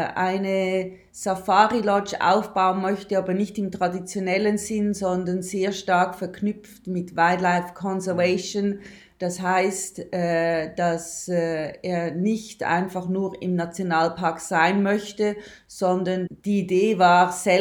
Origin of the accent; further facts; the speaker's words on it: Lucerne, Switzerland; accent: Swiss dialect; now in Tanzania; Wie man mit meinem Dialekt hört, ich komme aus der Schweiz und zwar aus der Zentralschweiz. Ich bin am Vierwaldstättersee in Luzern groß geworden